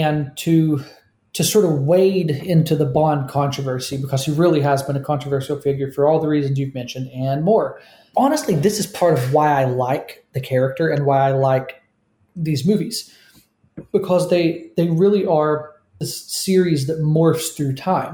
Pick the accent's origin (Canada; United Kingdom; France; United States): United States; the South; And that's a description that, as a Southerner, I can tell you is extremely accurate.